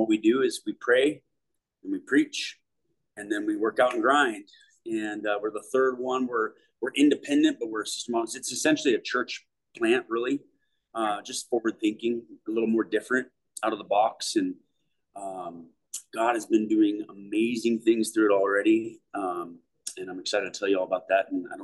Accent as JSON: {"language": "English", "town": "Coeur d'Alene", "region": "Idaho", "country": "United States", "said": "We are from Coeur d'Alene, Idaho."}